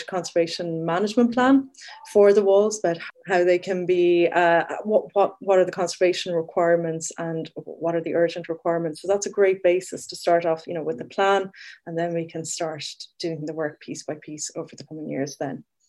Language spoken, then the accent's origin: English; Munster, Ireland; especially because I'm from Tipperary, we've got four wall towns in the network.